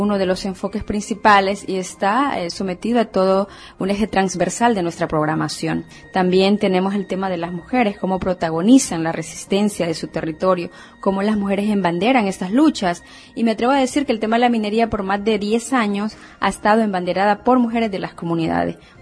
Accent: Cabañas, El Salvador; Vengo de una comunidad que está al norte, en el departamento de Cabañas, una comunidad que en la época de la guerra fue desplazada y que luego tuvo que repoblar. Soy de la generación que nació en los campamentos.

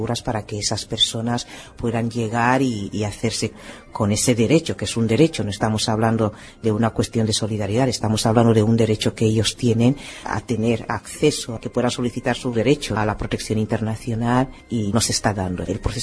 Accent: Bata, Litoral, Equatorial Guinea; also born or lived in Malabo / Valencia, Spain; yo soy de Bata, sobre todo en mi pueblo, en Lía, es un pueblo de Bata, un poco de todo. Los 3 espacios donde más tiempo he pasado pues han sido efectivamente en mi pueblo, en Bata, en Malabo, la capital del país, y luego en Valencia.

